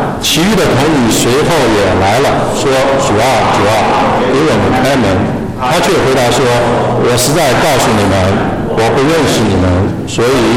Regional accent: China; 另外一种解释呢，那就是说我们中国人讲呢

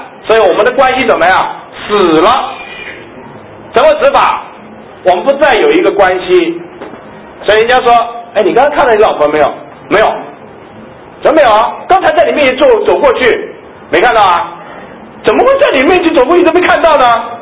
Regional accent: China; 我们中国人最研究关于气这个字，形成我们中医的最重要的基础之一

